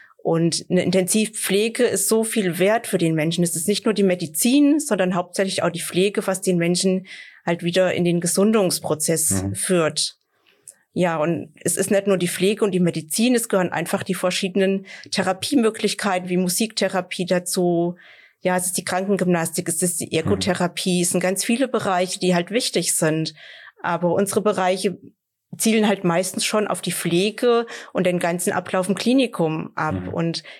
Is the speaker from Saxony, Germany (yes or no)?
no; Lütter, Hesse, Germany; born or raised there; also born or lived in Fulda